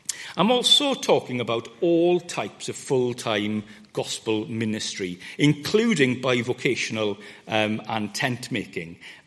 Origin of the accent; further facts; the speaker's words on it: Wales, United Kingdom; I was brought up in West Wales to go to church or chapel three times on a Sunday.